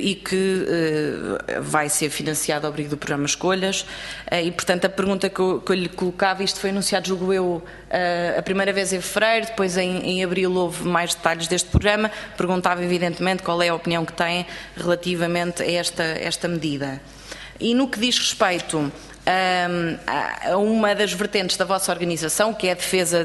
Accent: Marinha Grande, Leiria, Portugal; eu sou natural da Marinha Grande e no meu concelho esse tipo de situações não se coloca

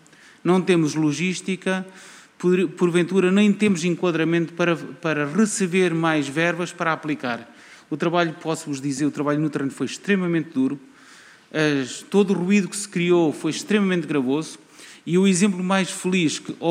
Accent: Coimbra, Centro, Portugal; Posso testemunhar aqui, porque somos de Coimbra

